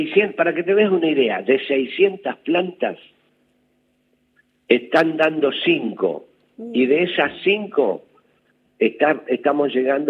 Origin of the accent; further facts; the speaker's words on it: Bahía Blanca, Buenos Aires Province, Argentina; also born or lived in Chile; Yo nací en Chile. Mi padre era pastor evangélico y se vino a Bahía Blanca en el año 50 y algo. Ajá. 58. Y bueno, yo hice toda mi primaria en Bahía Blanca